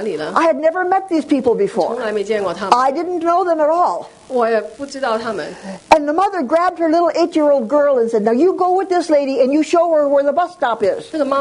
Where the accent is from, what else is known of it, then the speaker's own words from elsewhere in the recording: Wisconsin, United States; And our home is about 18 miles north of there.